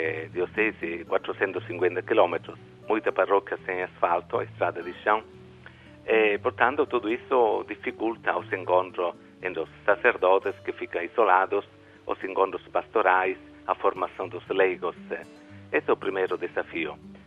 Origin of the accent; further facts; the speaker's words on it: Sicily, Italy; Eu sou da Sicília, aqui na Itália, 2 vezes a Sicília, onde tem 18 dioceses.